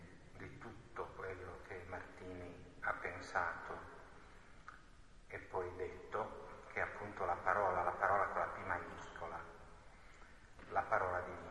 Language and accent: Italian; Turin, Piedmont, Italy; io sono torinese, come Cardinale Martini, come forse chi mi ha preceduto, o quantomeno piemontese